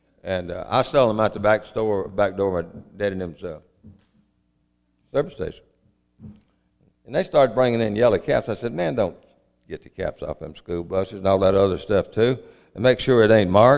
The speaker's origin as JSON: {"language": "English", "town": "Aberdeen", "region": "Mississippi", "country": "United States", "tie": "born or raised there", "lives_now": "Oxford, United States", "said": "I was raised in Monroe County, Mississippi. I was raised in Aberdeen. I lived in Oxford a lot of my life, and that's where I am today."}